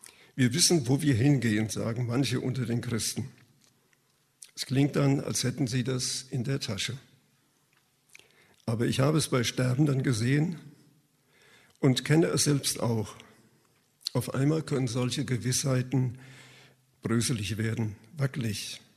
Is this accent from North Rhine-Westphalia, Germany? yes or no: no; Frankfurt, Hesse, Germany; Wir hatten bei uns in Frankfurt da in der Nähe einen Platz, wo immer dann Zirkus und diese ganzen Schaubuden und so waren.